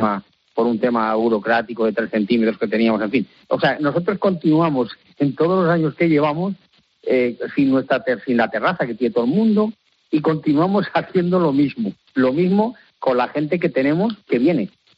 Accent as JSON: {"language": "Spanish", "town": "Madrid", "region": "Community of Madrid", "country": "Spain", "said": "Mi madre era de Zaragoza, mi padre era de Madrid y nosotros somos de Madrid los tres."}